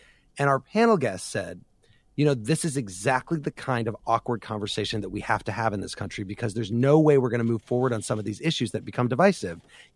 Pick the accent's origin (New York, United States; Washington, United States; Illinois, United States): Illinois, United States; Urbana; So we're going to start this week in Urbana, Illinois, my hometown.